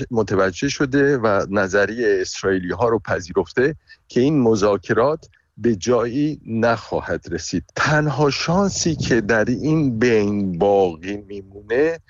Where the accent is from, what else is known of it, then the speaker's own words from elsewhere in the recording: Iran; به عنوان یک ایرانی من بارها گفتم